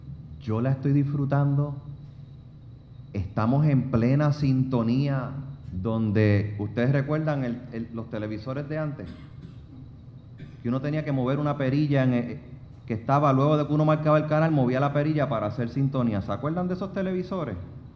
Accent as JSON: {"language": "Spanish", "town": "Mayagüez", "country": "Puerto Rico", "lives_now": "San Juan, Puerto Rico", "said": "como yo soy de Mayagüez y vivo en San Juan, en el área metropolitana"}